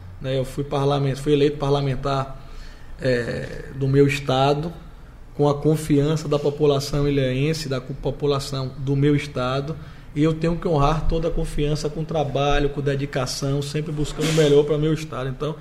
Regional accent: Ilhéus, Bahia, Brazil; estar na terra que eu tenho a minha memória afetiva mais forte da minha vida, que foi onde passei os melhores momentos da minha vida, da minha adolescência aqui em Ilhéus

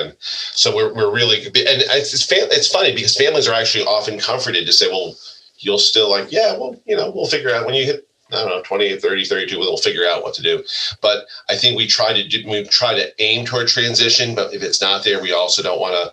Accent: East Coast, United States; now in Stanford, United States; I've been here now a while, but I grew up on the East Coast like Dr. Grant.

